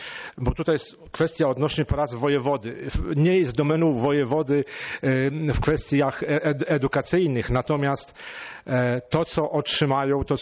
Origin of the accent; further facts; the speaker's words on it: Lublin Voivodeship, Poland; Ja sam i moja mama pochodzimy z miejscowości kilkanaście kilometrów od Chełma